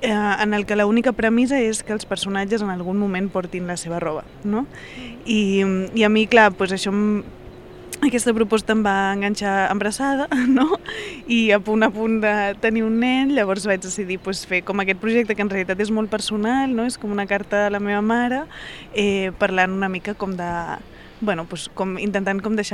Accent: Girona, Catalonia, Spain; Jo vinc, o sigui, jo soc de Girona, no? Llavors, clar, el meu imaginari és més la Costa Brava

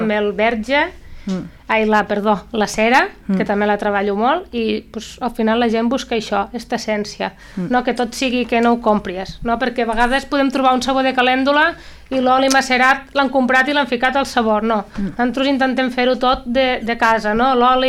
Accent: El Perelló, Catalonia, Spain; la gent del poble, del meu poble, del Perelló.

